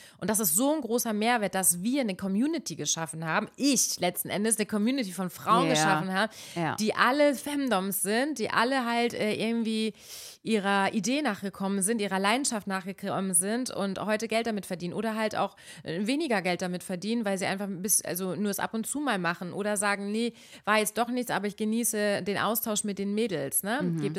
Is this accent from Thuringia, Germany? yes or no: no; Berlin, Germany; Ja, ich bin aus Berlin, schreib mir eine PN.